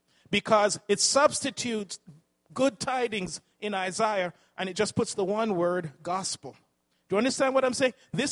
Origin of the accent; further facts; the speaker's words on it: London, United Kingdom; because you know we grew up in London, England.